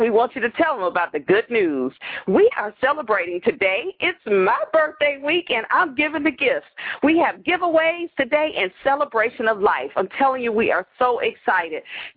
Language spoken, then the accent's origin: English; Atlanta, Georgia, United States; I didn't know this, and I've learned so much growing up in Atlanta.